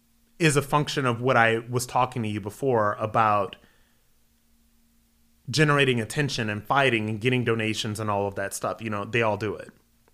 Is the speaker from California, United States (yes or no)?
no; Akron, Ohio, United States; also born or lived in New York City, United States; Born and raised in Akron, Ohio, went into the military, you know, was in combat. My earlier days in New York City, I made $30,000 a year at my first job.